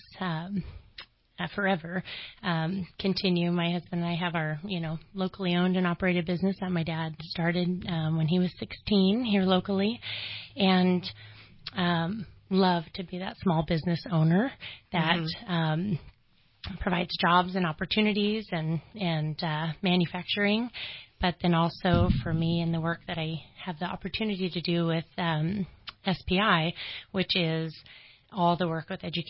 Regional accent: California, United States; I'm from Shasta County, six generations deep

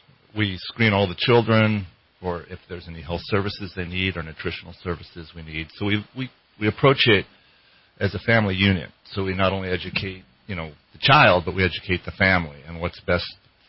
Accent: Redding, California, United States; I was born and raised in Reading, and I wanted to move back to Reading.

